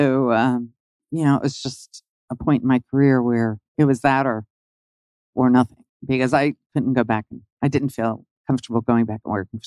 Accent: Virginia, United States; born or raised there

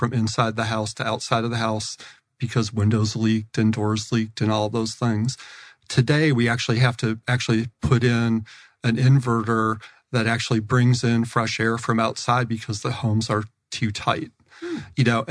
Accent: Illinois, United States; Whenever I'm out there, I'm from Northern Illinois, so I always say, Alexa, what's the weather like in Rockford, Illinois?

